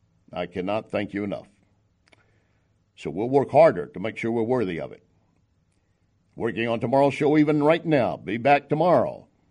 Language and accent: English; Texas, United States; I grew up in Texas where so deep south Texas that you ordered grits with Mexican food. That's deep south.